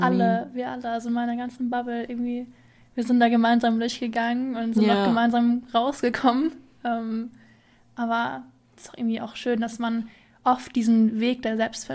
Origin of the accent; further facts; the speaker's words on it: Karlsruhe, Baden-Württemberg, Germany; ich komme aus Karlsruhe und das ist so voll Standard, so 76 oder 199, das war so mein Bezirk